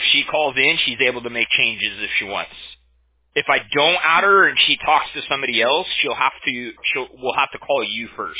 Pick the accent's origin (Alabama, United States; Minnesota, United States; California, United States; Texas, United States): California, United States; Orange County; I'm from Orange County, you know, so I want to make sure I had it right.